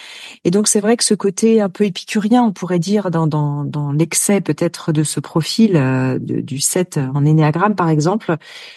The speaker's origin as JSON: {"language": "French", "town": "Paris", "region": "Île-de-France", "country": "France", "tie": "born or raised there", "said": "J'ai grandi, je suis née à Paris, Paris 13e, et donc les trois premières années de ma vie, j'ai grandi dans un appartement parisien."}